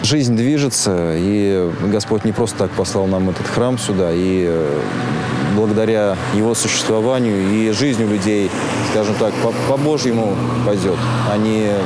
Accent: Diveyevo, Nizhny Novgorod Oblast, Russia; Это мое родное село, и здесь, скажем так, мои предки. Все мои предки, которых я знаю, они лежат на Дивеевской земле.

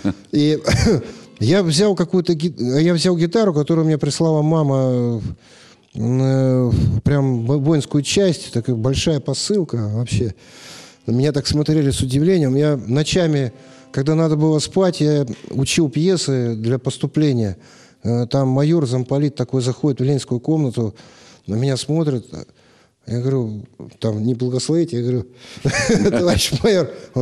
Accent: Ukraine; moved away as an adult; now in Sergiyev Posad, Russia; А раньше, конечно, я вообще с Украины.

